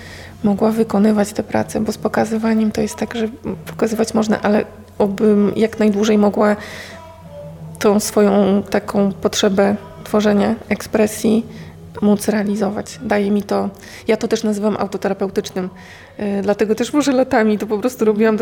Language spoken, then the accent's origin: Polish; Morąg, Warmian-Masurian Voivodeship, Poland; born there; Urodziłam się w Morągu, więc to ani Warmia, ani Mazury.